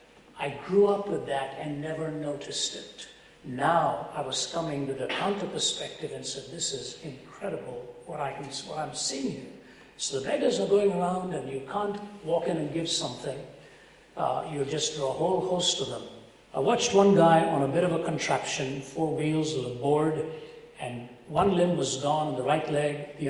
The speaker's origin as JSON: {"language": "English", "region": "Delhi", "country": "India", "tie": "born or raised there", "said": "I was born and raised in Delhi till I was 20 years old."}